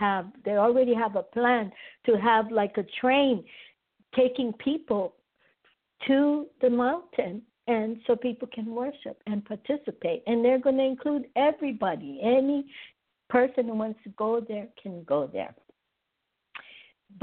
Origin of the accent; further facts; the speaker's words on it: Honolulu, Hawaii, United States; I came from Hawaii, and when I was a little girl, we used to pass the freeway, and right off of the freeway in the town of in Honolulu, they had a church there